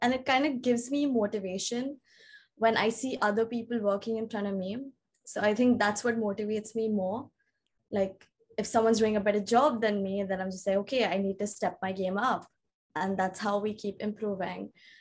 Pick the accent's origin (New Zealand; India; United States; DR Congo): India; Delhi; now in London, United Kingdom; And I'm from India, Delhi, like from there, yeah.